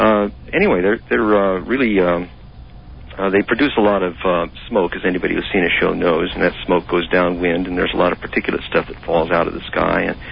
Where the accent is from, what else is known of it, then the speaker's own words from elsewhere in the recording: United States; Well, getting into it was as easy as growing up in America. I was making bottle rockets and my own fireworks when I was a kid.